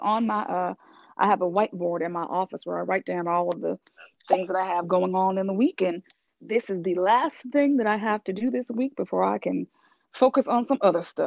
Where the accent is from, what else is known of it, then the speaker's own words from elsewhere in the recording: West Newton, Massachusetts, United States; now in Atlanta, United States; But I am originally from West Newton, Massachusetts, and but I live in the great state of Georgia